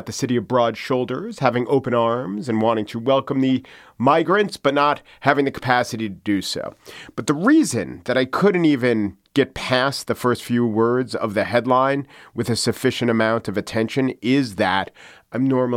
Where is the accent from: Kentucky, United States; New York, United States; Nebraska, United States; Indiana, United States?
New York, United States; And the New York Times, my hometown newspaper, had a headline today on the front page about Chicago, my sister's hometown.